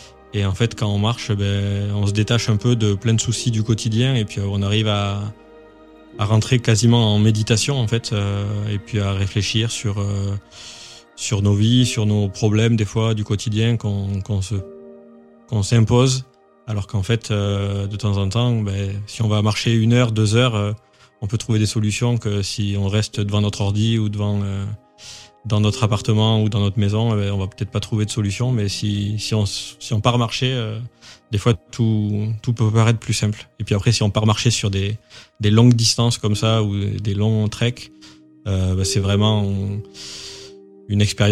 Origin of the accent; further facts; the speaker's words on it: Nouvelle-Aquitaine, France; Moi, je suis originaire du Lot-et-Garonne, où il n'y a pas forcément de haute montagne.